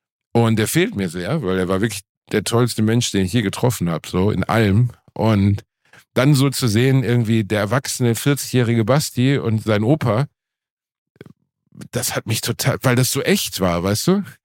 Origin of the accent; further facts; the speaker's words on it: Gelsenkirchen, North Rhine-Westphalia, Germany; Weil das war natürlich, also Gelsenkirchen-Rotthausen, Digga, verstehst du? Das war jetzt nicht, ich bin ja nicht auf dem Internat Salem aufgewachsen, sondern ich bin im Problembezirk des Problembezirks aufgewachsen.